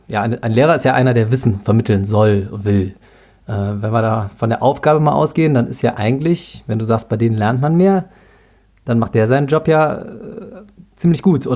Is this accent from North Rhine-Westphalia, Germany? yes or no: yes; Cologne, North Rhine-Westphalia, Germany; ich bin in Porz zur Schule gegangen, Köln-Porz, für die, die es nicht kennen, tolle Gegend.